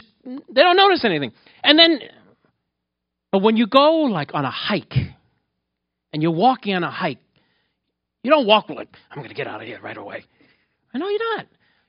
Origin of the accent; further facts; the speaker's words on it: New York, United States; moved away as an adult; For those of you who don't know, I'm a New Yorker. Right? I lived in New York for 41 years, and I grew up in pretty rough neighborhoods. So, I am a New Yorker. This is California.